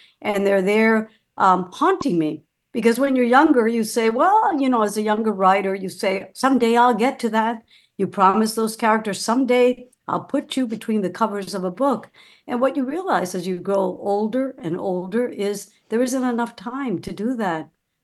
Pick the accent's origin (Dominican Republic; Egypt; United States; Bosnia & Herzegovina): Dominican Republic; I grew up in the Dominican Republic, where there wasn't really literary ambience in a dictatorship. I wasn't from a reading family.